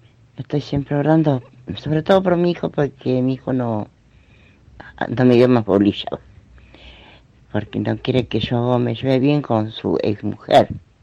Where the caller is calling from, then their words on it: Berazategui, Buenos Aires Province, Argentina; de Berazategui.